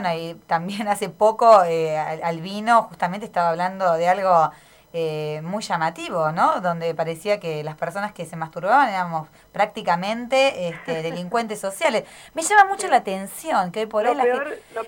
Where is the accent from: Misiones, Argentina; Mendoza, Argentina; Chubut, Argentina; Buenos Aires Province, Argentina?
Buenos Aires Province, Argentina; La Plata; Yo soy platense